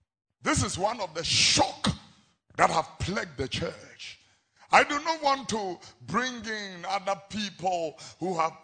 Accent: Ghana; That young man was also my friend in YPG and Blue Cross whilst I was growing up in the Presbyterian Church of Ghana.

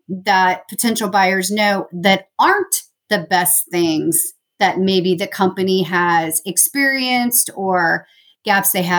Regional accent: Independence, Missouri, United States; I was born in Independence, Missouri. So I've been around that Missouri, Kansas City area my entire life.

